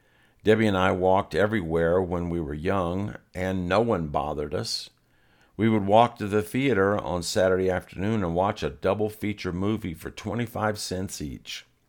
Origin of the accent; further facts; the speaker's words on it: Greenville, United States; we only had two stations that we could get on TV when I was growing up in Greenville.